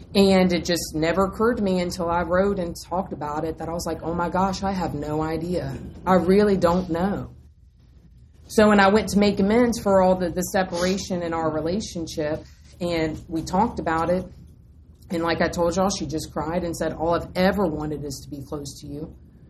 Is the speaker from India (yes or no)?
no; North Carolina, United States; And so I was raised in North Carolina, very Southern, and I'm not even raised in a church.